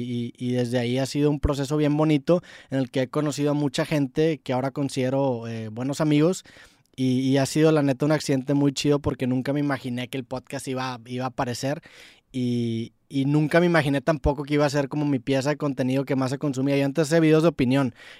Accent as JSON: {"language": "Spanish", "town": "Monterrey", "region": "Nuevo León", "country": "Mexico", "said": "yo soy de Monterrey, tengo 28 años, yo toda mi secundaria, pues crecí escuchando … crecí escuchando"}